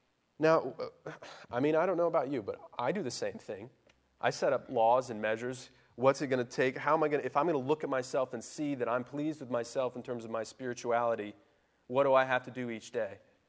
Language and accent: English; Plano, Texas, United States; I grew up in Plano, Texas, just north of Dallas, and there were tornadoes every spring, just like hundreds of them.